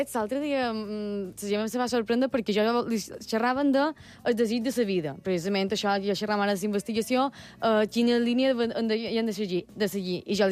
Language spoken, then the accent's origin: Catalan; Manacor, Balearic Islands, Spain; De Manacor, crec que se nota.